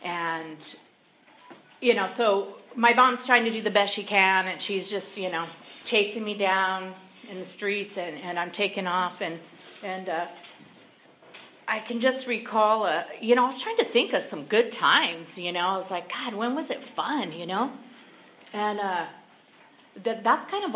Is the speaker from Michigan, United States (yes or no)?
no; Santa Maria, California, United States; And I grew up here in Santa Maria, and my parents, they just celebrated 48 years together